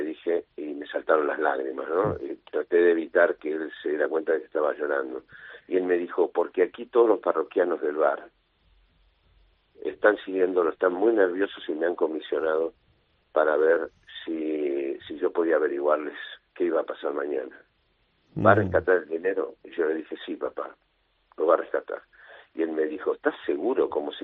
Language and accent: Spanish; Buenos Aires, Argentina; como todos éramos asturianos en casa, yo soy el primer argentino, hablábamos bable mezclado con el español. Cuando yo salí al colegio en Buenos Aires, los chicos empezaron a burlarse de mí, de cómo hablaba